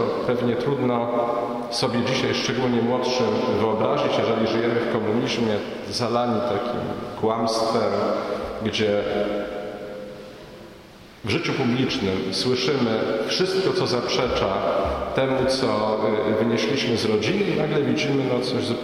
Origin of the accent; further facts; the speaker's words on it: Gorzów Wielkopolski, Lubusz Voivodeship, Poland; się urodziłem w Gorzowie na ziemiach odzyskanych, gdzie rodzice wyjechali z Podlasia. Moja rodzina po części pochodzi z Podlasia południowego, po części z północnego Mazowsza, po części z Warszawy.